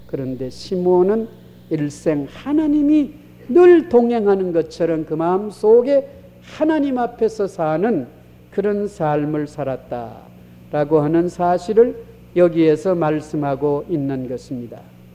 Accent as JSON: {"language": "Korean", "country": "South Korea", "said": "저도 한국 사람이고 믿는 사람이고"}